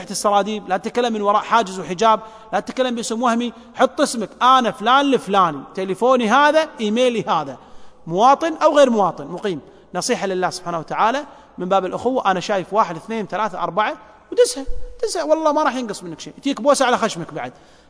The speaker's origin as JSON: {"language": "Arabic", "country": "Kuwait"}